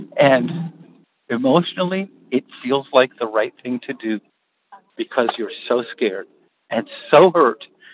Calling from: Virginia, United States; I'm calling from Central Virginia.

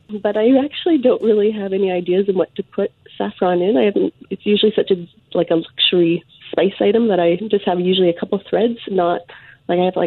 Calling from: Vancouver, British Columbia, Canada; I'm calling from Vancouver.

